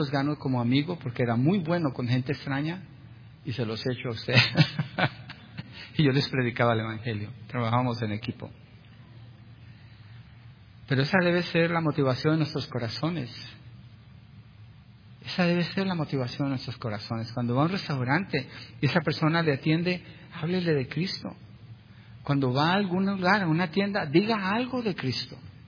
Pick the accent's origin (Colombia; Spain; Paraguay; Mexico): Colombia; Y le decía, no diga que yo soy colombiano.